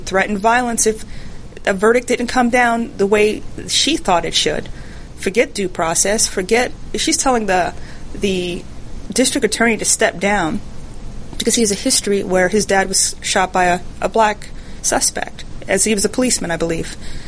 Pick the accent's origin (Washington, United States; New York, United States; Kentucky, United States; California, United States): New York, United States; I grew up in New York. I cannot tell you the number of stories of police violence and brutality